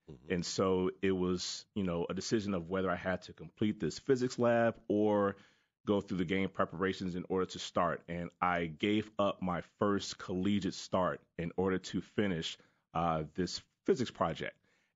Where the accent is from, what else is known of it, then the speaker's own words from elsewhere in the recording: Chicago, Illinois, United States; From Chicago.